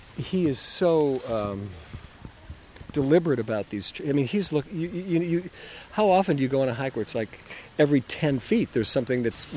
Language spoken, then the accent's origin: English; St. Louis, Missouri, United States; Even though I grew up in St. Louis, my earliest memories are following the storm sewers off into the wooded areas as a child